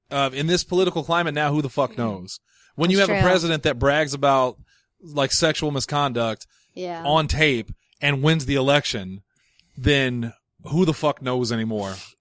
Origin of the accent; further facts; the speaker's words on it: Illinois, United States; I'm from Illinois originally.